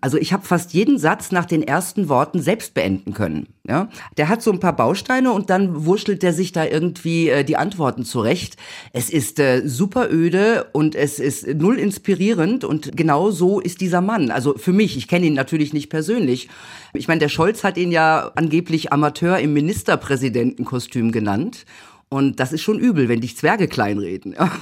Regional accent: Gelsenkirchen, North Rhine-Westphalia, Germany; Ich komme ja eigentlich aus Nordrhein-Westfalen, aus dem Ruhrgebiet, aus dem schönen Gelsenkirchen.

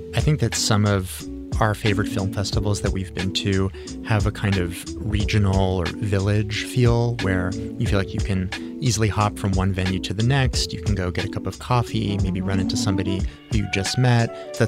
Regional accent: Los Angeles, California, United States; Well, I'm from Los Angeles. I grew up here. I went to the movies almost every week with my parents.

